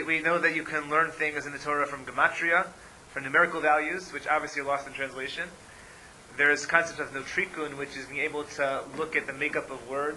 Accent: United States; So I think a lot of us have very Christian images in our minds because we grew up in America and that's the image of the surrounding society.

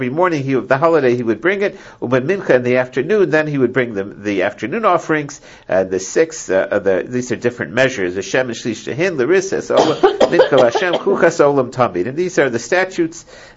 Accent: United States; I'm very patriotic. I'm American. I grew up here. I'm very proud of being American.

